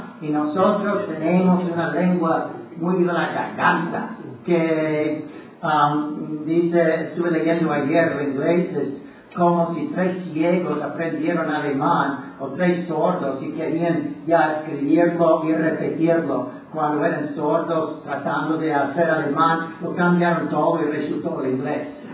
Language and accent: Spanish; Puerto Rico; He aprendido que como puertorriqueño no quiero hablar hablando del sur de donde viví por 10, 8 años de mi vida